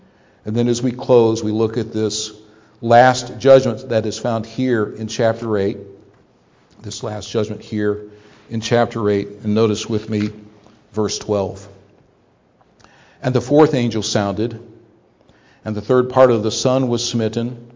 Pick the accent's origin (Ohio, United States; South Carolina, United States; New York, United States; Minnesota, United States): Ohio, United States; Now, growing up in Ohio, we lived in the part of the state that was just beginning to get a little bit rolling before you come into the mountains of West Virginia.